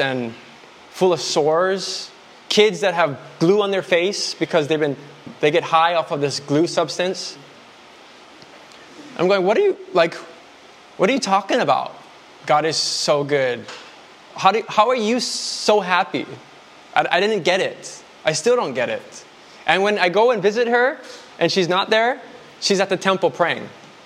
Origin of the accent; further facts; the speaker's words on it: United States; Because a lot of us in here, we grew up in America, we're taught you have to grow up and provide for yourself